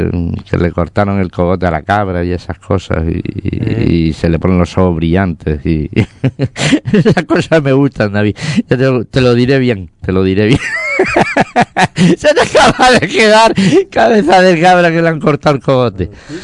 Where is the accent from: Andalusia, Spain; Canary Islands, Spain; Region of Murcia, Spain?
Canary Islands, Spain; cuando decíamos que íbamos de Canarias